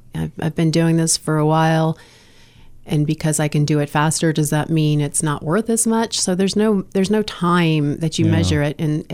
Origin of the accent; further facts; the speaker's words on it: United States; You know, we're American. We like to shorten everything.